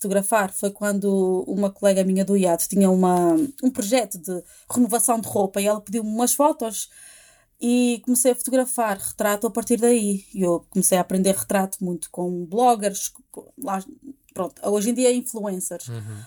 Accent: Azores, Portugal; now in Lisbon, Portugal; sou dos Açores, não é?

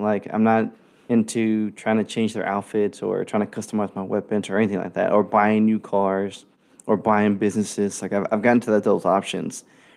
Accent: the South, United States; just, I guess, my Southern style to the characters, I guess, because again, I'm from the South

